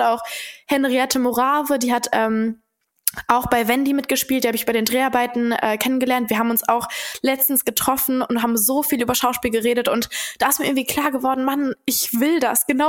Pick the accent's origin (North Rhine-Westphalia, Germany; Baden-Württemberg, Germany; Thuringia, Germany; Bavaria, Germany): North Rhine-Westphalia, Germany; Dortmund; Und ich komme ja selber aus Dortmund